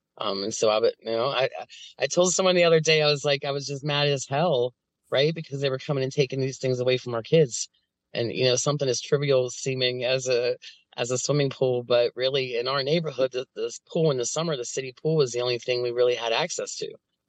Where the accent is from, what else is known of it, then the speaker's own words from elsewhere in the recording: Appalachia, United States; I'm very proud of being an Appalachian.